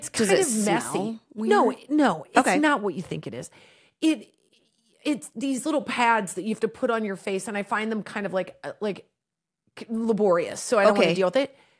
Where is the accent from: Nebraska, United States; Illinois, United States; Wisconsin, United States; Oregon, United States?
Nebraska, United States; And growing up in Nebraska, I remember my mom we'd have the heated mattress